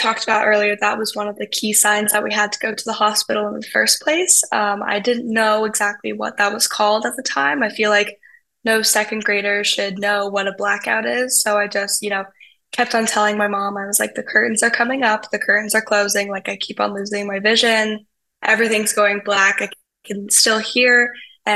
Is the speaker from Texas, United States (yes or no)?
no; Colorado, United States; I'm from Colorado, which is a high altitude state.